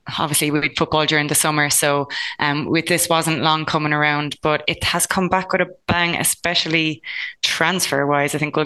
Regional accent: Ireland; we sit through a lot of difficult games as Irish football fans in the men's and the women's side.

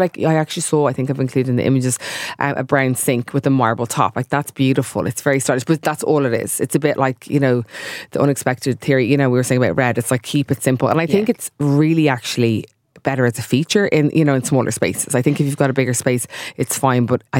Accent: Ireland; we forget, myself included, like we're from Ireland, like we've such beautiful buildings and history

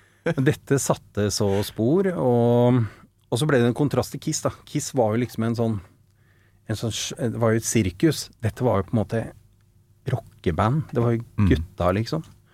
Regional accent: Oslo, Norway; Født og oppvokst ved Sankt Hanshaugen, Frimannsgate, og bor der fortsatt, så jeg er skikkelig sånn. Bli utilpass hvis det er mer trær enn på Sankt Hanshaugen. Jeg liker meg veldig godt i sentrum.

